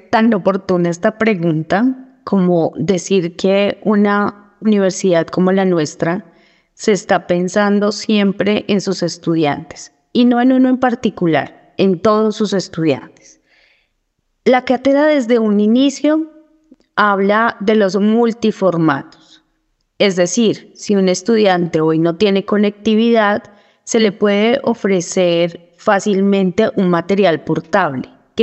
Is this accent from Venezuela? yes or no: no; Colombia; first language Colombian Sign Language; Spanish is a second language; mi primera lengua es lengua de señas colombiana, y la segunda lengua que he adquirido es el español.